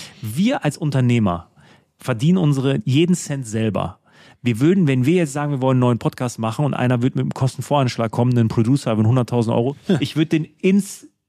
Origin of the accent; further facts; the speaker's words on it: Münster, North Rhine-Westphalia, Germany; Für mich als Münsteraner